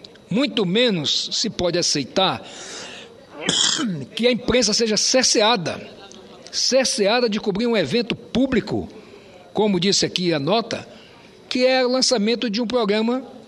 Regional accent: Roraima, Brazil; como roraimense

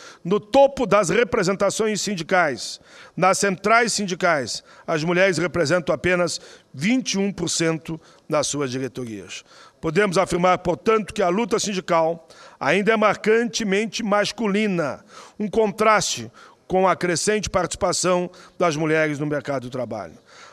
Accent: Caxias do Sul, Rio Grande do Sul, Brazil; Caxias do Sul, minha cidade natal

